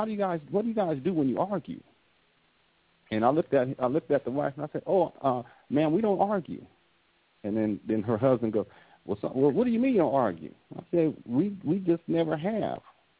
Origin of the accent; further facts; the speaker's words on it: San Diego, California, United States; I remember one time, I'm from San Diego